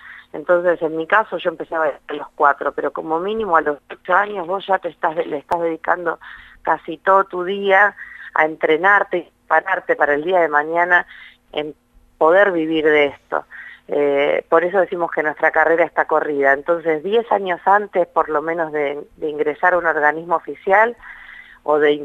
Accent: Rosario, Santa Fe, Argentina; pero yo soy rosarina

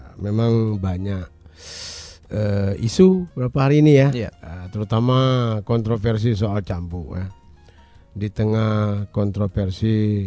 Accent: Aceh, Indonesia; Karena bagaimanapun penegakan syariat Islam bagi kita Aceh tidak ada tawar menawar lagi, ya.

